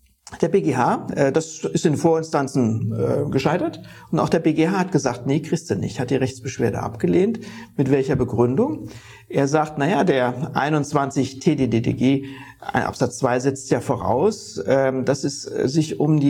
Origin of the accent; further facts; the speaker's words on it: Rhineland-Palatinate, Germany; Ich bin ein großer Verfechter der Mundart, ich komme aus der Palz und könnte auch ganz anders hier reden.